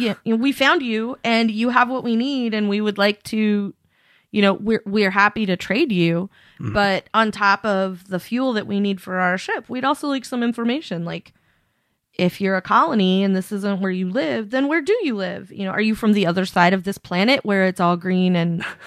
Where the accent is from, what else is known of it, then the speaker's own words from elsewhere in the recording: Oregon, United States; I'm from Eastern Oregon, where people really do go fishing.